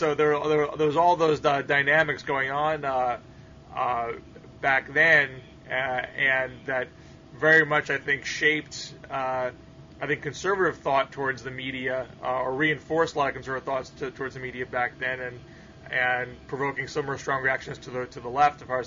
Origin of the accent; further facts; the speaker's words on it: Australia; I'm strictly an Aussie rules football man.